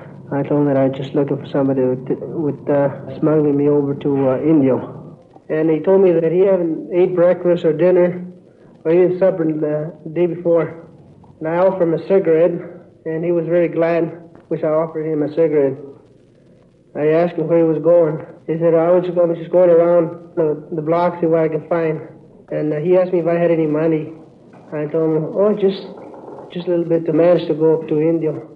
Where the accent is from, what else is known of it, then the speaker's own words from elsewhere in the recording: Santa Cruz, Sonora, Mexico; now in United States; Santa Cruz, Sonora.